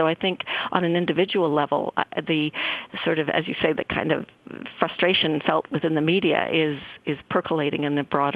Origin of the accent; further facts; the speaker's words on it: Canada; as a Canadian, I felt